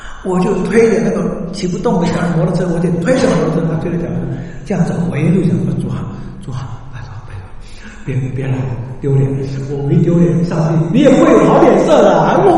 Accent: China; 我们中国人说吧，这个他的胳膊比我的大腿还粗

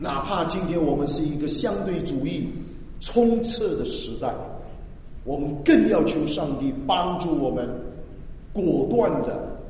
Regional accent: China; 特别对我们华人的背景，我们中国大陆的背景，因为我们是相对论，应该是吧，我没有讲错哈，我们在相对的环境长大

